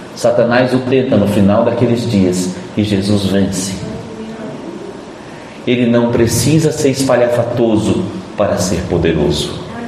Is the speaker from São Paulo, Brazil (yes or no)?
no; Bahia, Brazil; Eu sou baiano. Baiano fala direito.